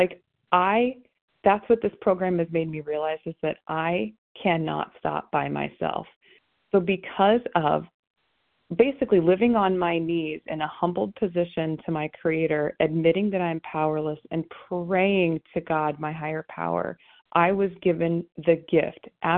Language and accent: English; Akron, Ohio, United States; I'm from Akron.